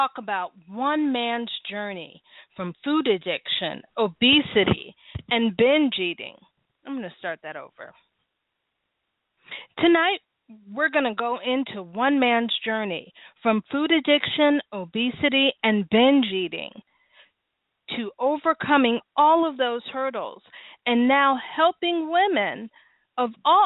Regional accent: Cleveland, Ohio, United States; now in Charlotte, United States; I live in Charlotte now. I'm originally from Cleveland.

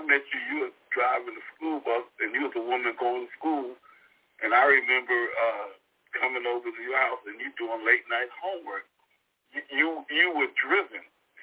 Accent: Brooklyn, New York, United States; I grew up in Brooklyn, Brownsville. We both grew up in tough neighborhoods.

